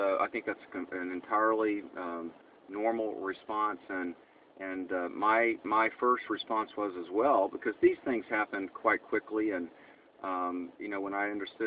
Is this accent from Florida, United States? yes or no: yes; Titusville, Florida, United States; I grew up in Titusville, Florida. My dad launched rockets at the Cape